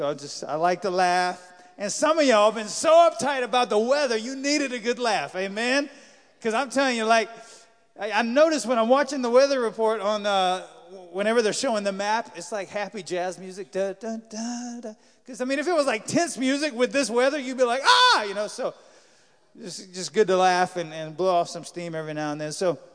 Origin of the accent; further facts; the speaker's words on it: Georgia, United States; I grew up in Georgia a lot of my life.